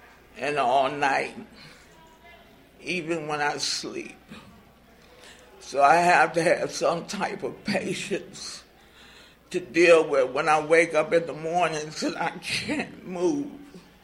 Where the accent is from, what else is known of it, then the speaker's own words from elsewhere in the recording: Washington, District of Columbia, United States; I'm from Washington, D.C.